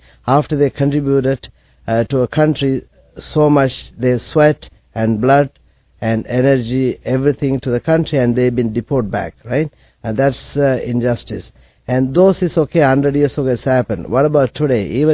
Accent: Sri Lanka; moved away as an adult; now in Canada; Originally, I'm from Sri Lanka, living in Canada for the past 33 years.

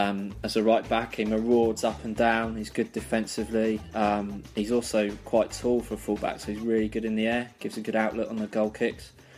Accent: Bournemouth, South West England, United Kingdom; supporting Bournemouth is because it's my hometown team and I'm very loyal and I've always supported them.

